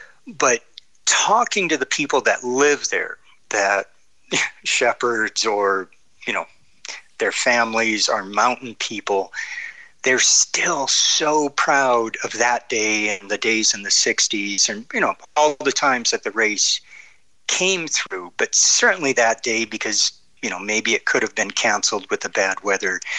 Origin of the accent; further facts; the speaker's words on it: North Dakota, United States; I grew up in North Dakota. It is by far one of the coldest inhabited spots.